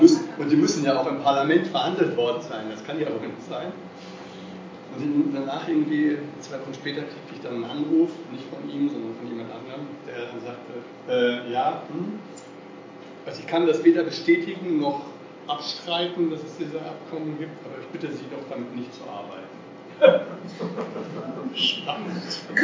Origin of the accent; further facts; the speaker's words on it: Hamburg, Germany; also ich komme auch aus Hamburg